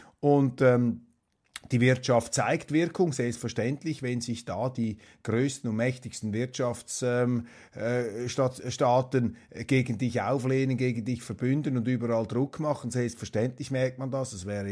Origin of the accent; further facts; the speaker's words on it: Switzerland; Das sage ich als Schweizer, als Eidgenosse